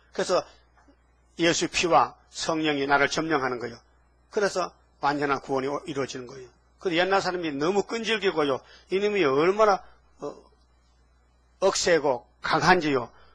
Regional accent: Uiseong, North Gyeongsang, South Korea; 제가 태어난 곳 한골에서 태어났는데 의성군 다이면 달재동 한골 임금님 나는 골짜기 태어났다 내가요. 내 고향이 임금 골짜기요.

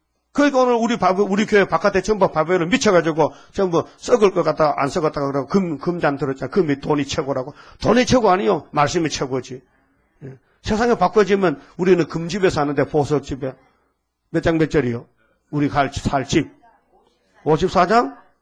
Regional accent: Uiseong, North Gyeongsang, South Korea; 내 고향의 의성이요. 의로운 성읍이 의성이라는 거예요. 경상북도 의성군, 다인면은, 아주 얼굴이 많은 사람들이 사는 데가 다인면이요.

